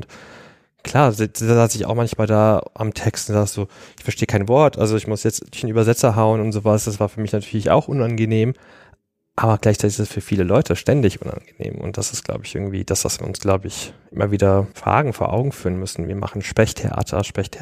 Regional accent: Germany; first language German; ich bin auch in Deutschland aufgewachsen, meine erste Sprache ist Deutsch, so, ich benutze das selbstverständlich, weil ich in diesem Land lebe

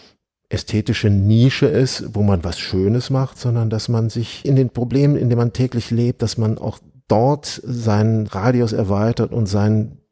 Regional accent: Aachen, North Rhine-Westphalia, Germany; Ich bin in Aachen zur Schule gegangen.

